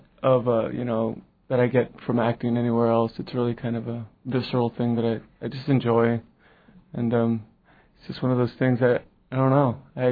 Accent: Texas, United States; I'm originally from South Texas, about 5 hours south of Houston.

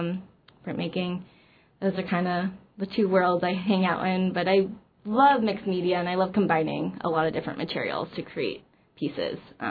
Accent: East Coast, United States; So I am from the East Coast. I went to school at Savannah College of Art and Design

